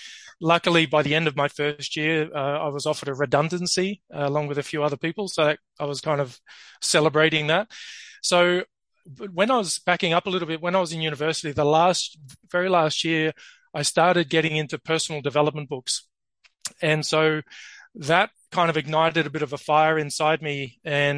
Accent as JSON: {"language": "English", "country": "Australia", "lives_now": "France", "said": "So I live now I'm originally from Australia, but I now live in the south of France."}